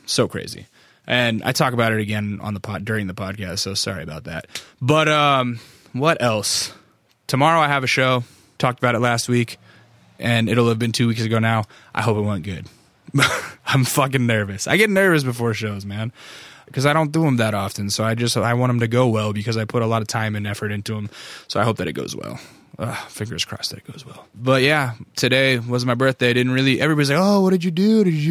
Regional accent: North Pole, Alaska, United States; And when I said I'm from North Pole, like she kind of looked and was like, oh, okay, yeah, he is from Alaska.

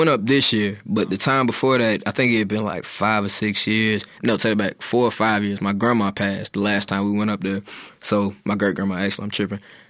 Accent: New York, United States; And we're from New York, you know?

